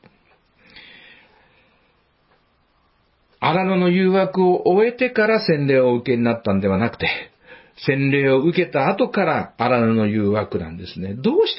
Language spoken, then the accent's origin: Japanese; Hakusan, Mie, Japan; 私は生まれ育った、三重県の、今は津市に併合されたんですが、白山町というね、本当に田舎の小さな町で生まれ育ちました。